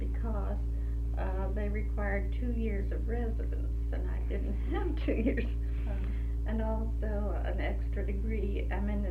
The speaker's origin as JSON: {"language": "English", "town": "Baltimore", "region": "Maryland", "country": "United States", "tie": "born there", "also_born_or_lived": "California", "said": "I was born in Baltimore, Maryland in 1896."}